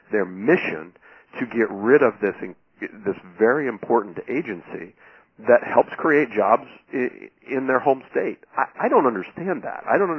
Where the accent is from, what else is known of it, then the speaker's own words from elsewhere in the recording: Chillicothe, Ohio, United States; You know, I'm from Chillicothe originally